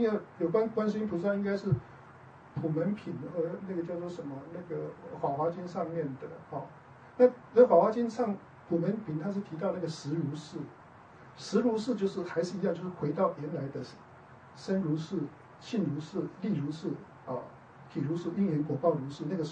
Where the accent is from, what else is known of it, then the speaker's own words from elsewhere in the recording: Taiwan; 我记得我当时从台湾过来的时候